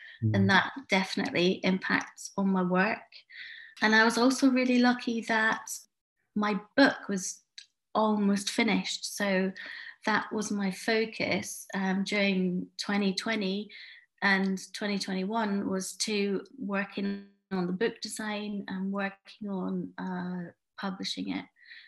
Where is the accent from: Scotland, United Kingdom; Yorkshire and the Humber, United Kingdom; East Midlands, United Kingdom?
Scotland, United Kingdom; Glasgow; So I grew up in Partick, and it's a really interesting area